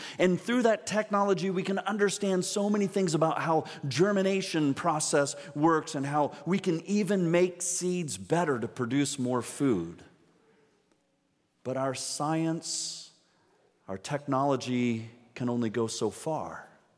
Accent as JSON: {"language": "English", "town": "Orlando", "region": "Florida", "country": "United States", "tie": "born or raised there", "said": "I grew up in Orlando, Florida as a city boy. And so I didn't grow up in a farming community."}